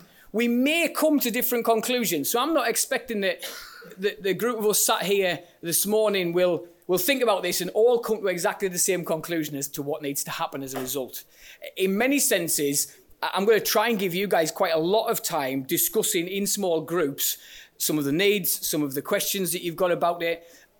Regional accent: Silksworth, North East England, United Kingdom; I grew up in Silkswith, which is an ex-mining village in northeast of England. It's now, I'm not even the most southerly suburb of Sunderland, but that's where it is. I grew up there.

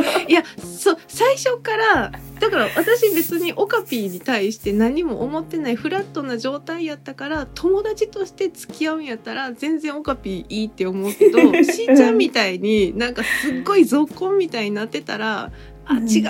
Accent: Kansai, Japan; でも本当になんかこれは関西人やからとかじゃないし

